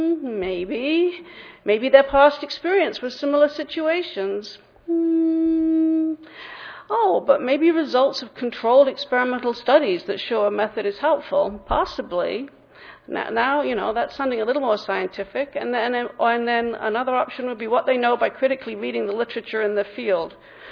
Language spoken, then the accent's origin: English; England, United Kingdom; also born or lived in Massachusetts / Midwest; now in United States; I grew up in England and then spent 5 years in Massachusetts and then back and forth in the Midwest. So England and Massachusetts are responsible primarily for the way that I talk.